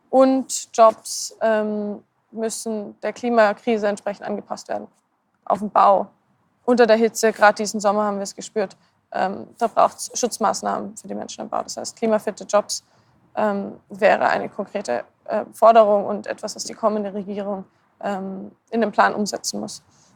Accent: Tyrol, Austria; Ich komme selber aus Tirol, etwas kleinere Stadt, wo man merkt, einfach wir brauchen die Mobilität

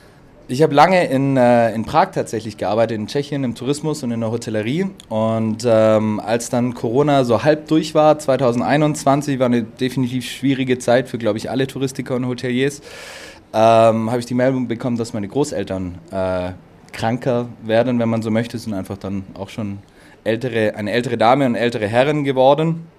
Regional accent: Mochenwang, Baden-Württemberg, Germany; born there; Ich komme gebürtig aus Mochenwang.

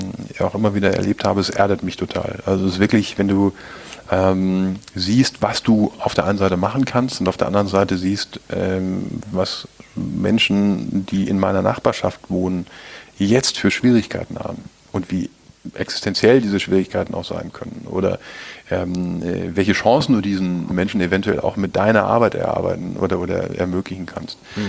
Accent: North Rhine-Westphalia, Germany; Für mich als Ostwestfale war das ein schwieriger Angang

